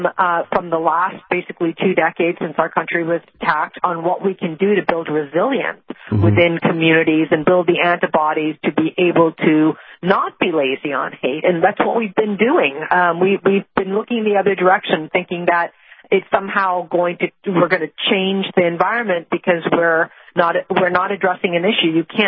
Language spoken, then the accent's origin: English; Massachusetts, United States; I grew up outside of Boston, and I have many friends who tell me stories of their relatives who had to deal with the time in the Boston area